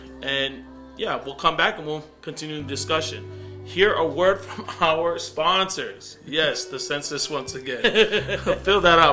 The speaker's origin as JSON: {"language": "English", "region": "Vava'u", "country": "Tonga", "said": "I come from Vava'u in Tonga, that my mom and dad are just a couple miles away from each other as far as in villages."}